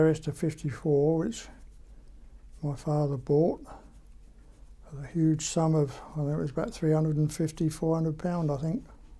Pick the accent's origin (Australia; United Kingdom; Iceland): United Kingdom; Rustington, South East England; born there; Yes, I was born on the 29th of September 1929. I was born in Rushington in West Sussex on a, well, it was a private nursery.